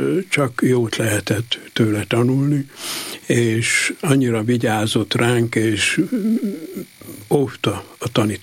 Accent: Satu Mare, Satu Mare County, Romania; now in Germany; el kellett hagyjam a szülővárosomat, Szatmár Németit, majd Németországba kerültem, és ott folytattam a szakmámat.

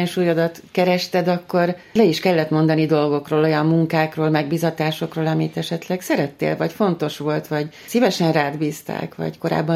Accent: Budapest, Hungary; én budapesti is vagyok

